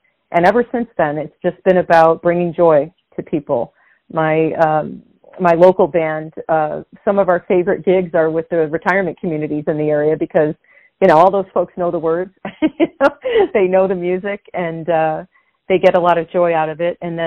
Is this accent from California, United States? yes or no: no; Lewiston, New York, United States; I'll be opening the Lewiston Jazz Festival in my hometown of Lewiston, New York in August.